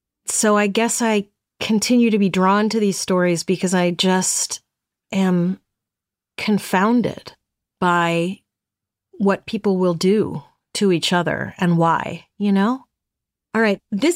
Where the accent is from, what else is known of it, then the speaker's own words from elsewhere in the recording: Brooklyn, New York, United States; The house I grew up in Brooklyn was quite old, actually, and sort of falling apart, but it wasn't haunted as far as I know.